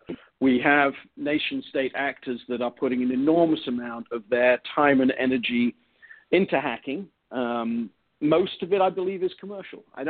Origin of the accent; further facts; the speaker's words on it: England, United Kingdom; now in United States; I'm an English guy, English guy living in Southern California.